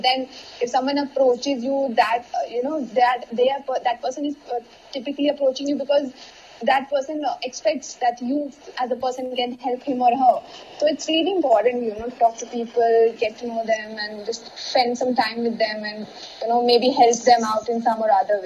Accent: Lucknow, Uttar Pradesh, India; Like Lucknow, I told you, no, it's my hometown in India.

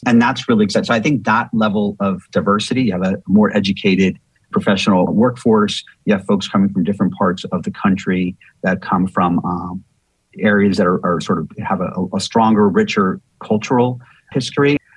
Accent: Miami, Florida, United States; And so for the first time, at least in my lifetime, and I'm born and raised in Miami

